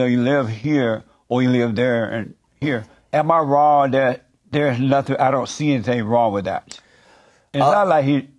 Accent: Alabama, United States; I'm from Alabama, and I'm still Alabama first.

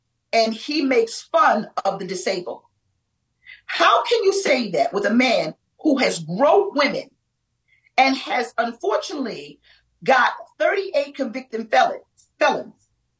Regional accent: New York City, New York, United States; A couple of years ago when I was a little girl, I grew up in Brooklyn, New York.

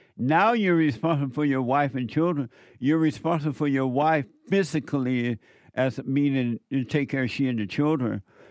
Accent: Alabama, United States; moved away; Well, when I was growing up in Alabama, I didn't, unless we had them at the school or something, right? But other than that, they were not having concerts around me. But when I went to Indiana, I went to some.

